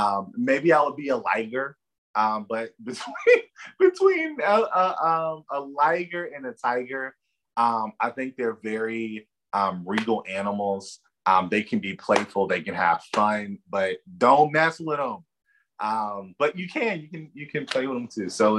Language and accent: English; Louisiana, United States; now in North Carolina, United States; I cook it really good. I'm from Louisiana. Gumbo is going to be my final answer.